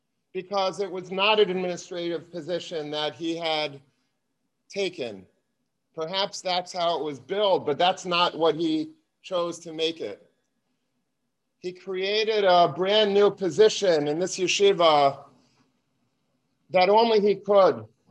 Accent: Long Beach, New York, United States; I knew Rabbi Nathan since I was a young child. I grew up in Long Beach on Long Island

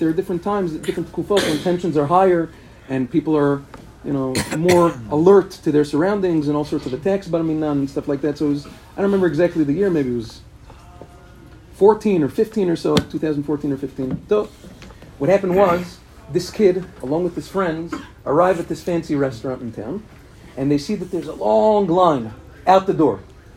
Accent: Queens, New York, United States; I'm from Queens, New York.

